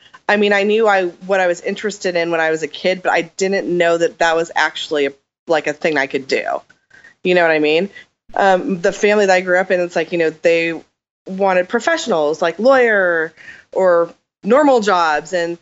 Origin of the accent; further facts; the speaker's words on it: Portland, Oregon, United States; I'm from Portland, Oregon. Yeah, I grew up there.